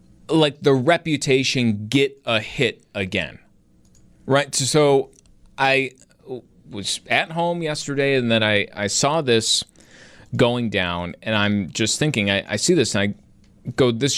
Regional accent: North Tonawanda, New York, United States; Everyone else had in Western New York were like, yeah, well, where else are you going to find it? Of course it's in North Tonawanda.

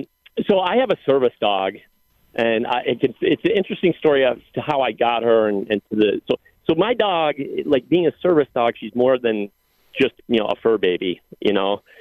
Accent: Lockport, New York, United States; also born or lived in Buffalo; So I moved back to Buffalo where I'm from Lockport

